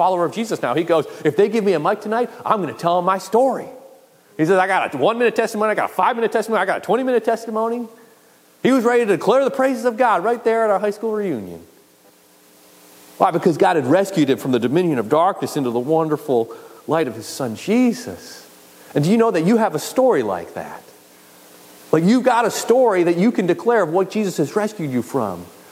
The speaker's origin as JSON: {"language": "English", "town": "Buffalo", "region": "New York", "country": "United States", "tie": "born or raised there", "said": "Right, growing up in Buffalo, I loved hearing the stories of people who would travel from the South"}